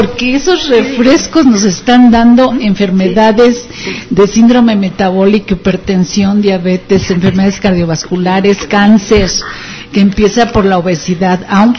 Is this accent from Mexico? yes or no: yes; Mexico; como somos mexicanos tenemos el gen de la diabetes.